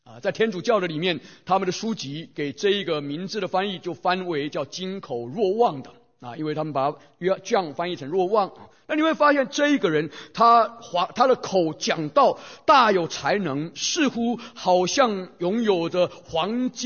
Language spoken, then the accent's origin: Chinese; Taiwan; accent: Taiwanese Mandarin; 我是一个台湾出生在乡下长大的一个孩子，当我进入到都市去读书的时候，我是满口的台湾国语啊，我可能讲台湾国语不输给阿扁的啊，到现在你要让我讲我还能讲